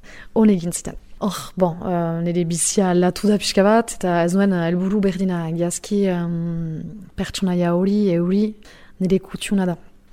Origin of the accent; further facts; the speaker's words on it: Saint-Jean-de-Luz, Nouvelle-Aquitaine, France; 36 urte ditut, Donibane Lohizunekoa naiz. Euskarako irakasle naiz